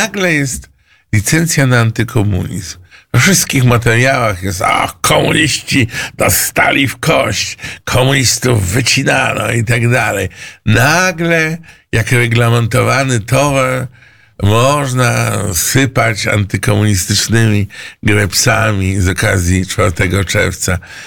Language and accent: Polish; Gdańsk, Pomeranian Voivodeship, Poland; Wywodzę się z Gdańska.